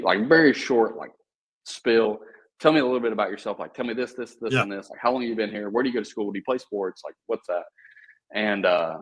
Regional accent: the South, United States; I'm in the Midwest. So it's like the Missouri's in the Midwest. And mm-hmm. for those who don't know, like I grew up in the South.

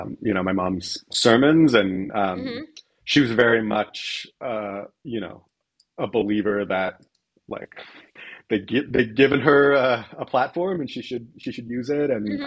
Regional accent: San Francisco Bay Area, California, United States; Yeah, I grew up in California, born in Southern California, but grew up largely in the San Francisco Bay Area. So I'm a NorCal guy.

